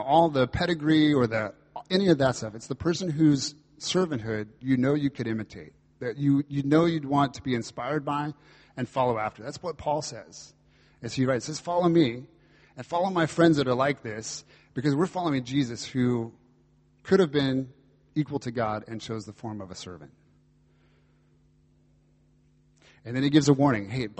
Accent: United States; as an American, you just sort of want to see, hey, can the Brits do it?

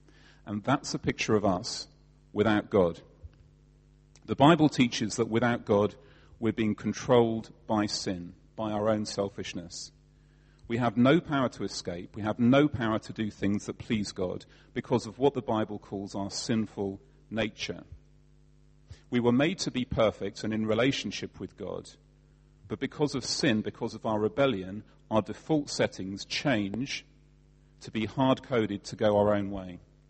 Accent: England, United Kingdom; I'm English. I'm doing my best.

